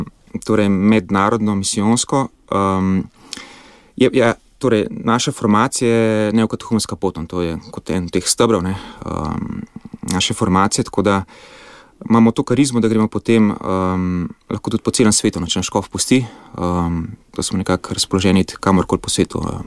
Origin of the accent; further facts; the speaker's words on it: Ljubljana, Slovenia; Ja, torej jaz sem drugač iz Ljubljane, Novih Jarš, torej Ljubnje Sveti Križ. Jaz sem hodil osnovno šolo v Novih Jaršah, potem na gimnazijo tukaj v Šentvidu.